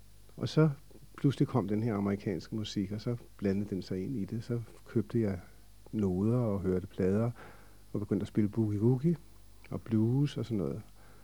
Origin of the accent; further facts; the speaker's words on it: Copenhagen, Capital Region of Denmark, Denmark; Man kunne også efterhånden få dem derhjemme på Nørrebro. Og det var sådan en helt ny verden, der dukkede op. Fordi jeg var jo vant til versusmusikken på Nørrebro